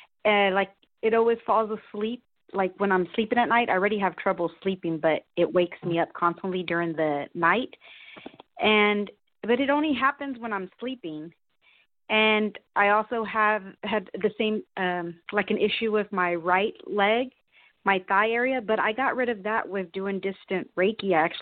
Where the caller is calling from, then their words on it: Austin, Texas, United States; From Austin, Texas.